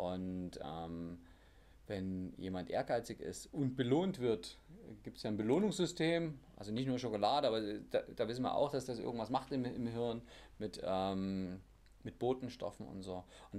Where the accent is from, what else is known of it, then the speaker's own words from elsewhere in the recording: Leipzig, Saxony, Germany; Ich komme aus Leipzig